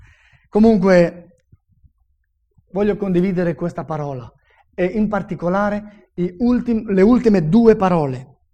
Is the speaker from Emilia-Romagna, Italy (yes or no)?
no; Friuli-Venezia Giulia, Italy; accent: Friulian; scusate comunque per il mio accento un po' friulano, così.